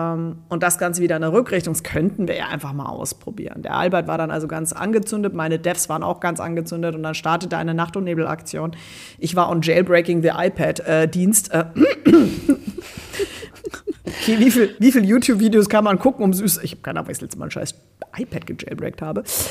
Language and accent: German; Munich, Bavaria, Germany; Ich bin eigentlich Münchnerin